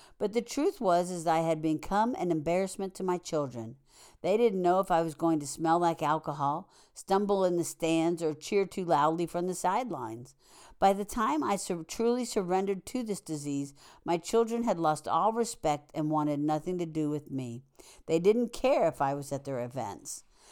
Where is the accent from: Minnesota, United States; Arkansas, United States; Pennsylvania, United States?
Minnesota, United States; a woman friend in the program who happens to be from my home state of Minnesota.